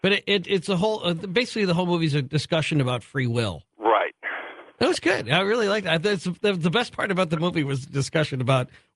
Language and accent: English; Chicago, Illinois, United States; I grew up in Chicago, and that was everywhere.